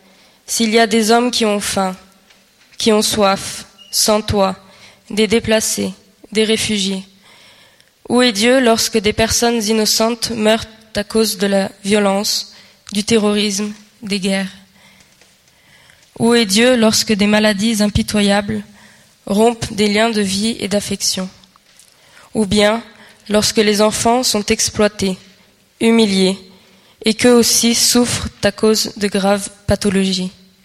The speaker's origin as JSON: {"language": "French", "country": "France", "said": "j'ai 18 ans et je suis française."}